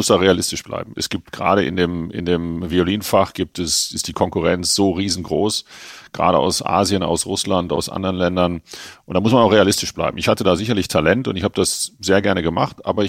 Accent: Germany; now in Herzogenaurach, Germany; Ich bin ja eigentlich in Frankfurt groß geworden oder im Ruhrgebiet groß geworden und Herzogenaurach ist für mich immer so ein bisschen eine Durchgangsstation gewesen.

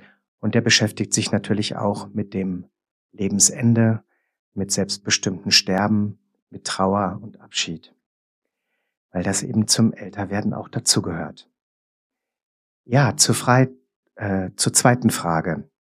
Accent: Marburg, Hesse, Germany; ich werde 61 Jahre alt, ich komme aus Marburg, lebe da jetzt seit 36 Jahren

